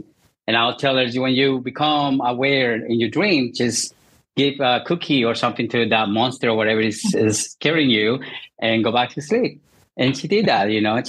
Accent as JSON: {"language": "English", "country": "Colombia", "tie": "born or raised there", "second_language": "English", "said": "Like myself too, I was raised Catholic in Colombia."}